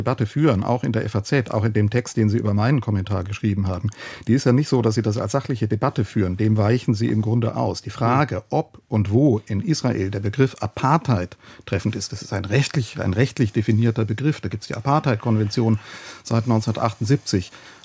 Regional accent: Germany

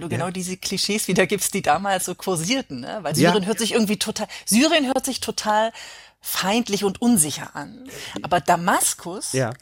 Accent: Southern Germany, Germany; born there; Deswegen bin ich auch aus Süddeutschland, wo ich geboren bin, nach Hamburg gegangen.

